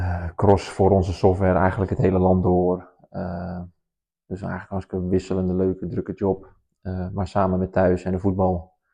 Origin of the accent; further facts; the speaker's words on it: Ter Aar, South Holland, Netherlands; also born or lived in Leimuiden; Ik kom oorspronkelijk uit Teraar, dat is een dorpje verderop. Niet geboren, ik ben geboren in Lamuiden. 2 jaartjes gewoond met mijn familie, toen zijn we naar Teraar verhuisd.